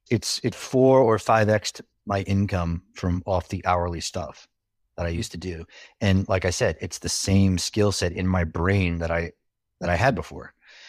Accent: New York, United States; Because I'm from Long Island, and that's how we Long Island doesn't do much right, but they know how to make a sub.

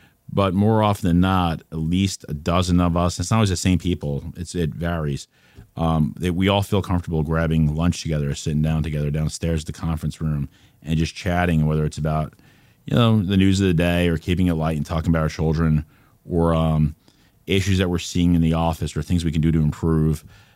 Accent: New York, United States; I wear my emotions on my sleeve. That's being a New Yorker.

